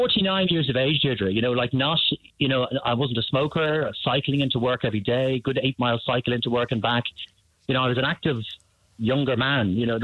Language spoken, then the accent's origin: English; Dublin, Leinster, Ireland; now in London, United Kingdom; I'm from Dublin originally, Southside Dublin, and came to the UK 1999, many, many moons ago. So I've actually been in London longer than I've been in Ireland at this stage.